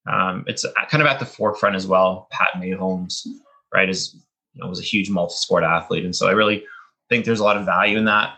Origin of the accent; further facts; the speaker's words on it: the Maritimes, Canada; So my story with this, so I grew up in the Maritimes and I used to be a huge hockey fan.